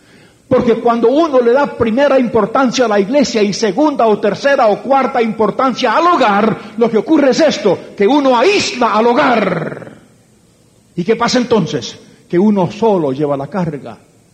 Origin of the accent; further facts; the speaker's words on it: Puerto Rico; nací y me crié en Puerto Rico.